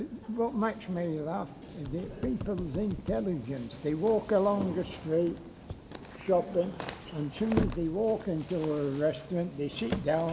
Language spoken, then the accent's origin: English; England, United Kingdom; I'm saying that I'm an Englishman